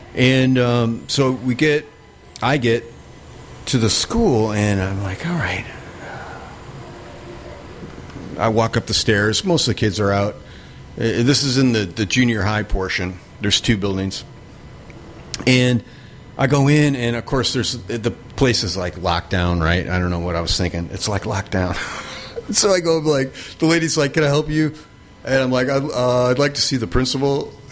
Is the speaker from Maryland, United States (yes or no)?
no; Naperville, Illinois, United States; So I went back to my hometown outside of Chicago, Naperville.